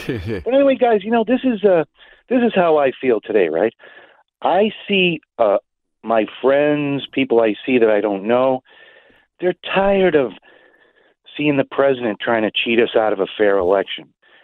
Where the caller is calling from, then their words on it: Mattapan, Massachusetts, United States; from Mattapan.